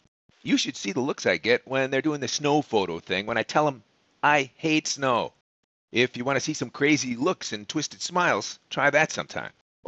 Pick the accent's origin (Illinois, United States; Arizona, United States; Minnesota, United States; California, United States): Illinois, United States; Chicago; I say, you know what? I'm from Chicago.